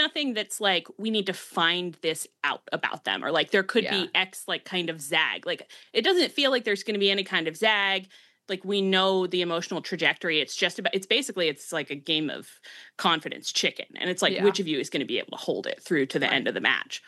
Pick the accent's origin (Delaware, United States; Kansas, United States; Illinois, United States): Delaware, United States; And he's from Delaware and I'm from Delaware.